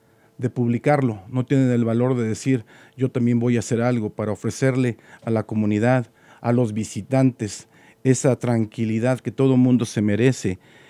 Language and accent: Spanish; Mexico; no importa que no vivamos allá en nuestro México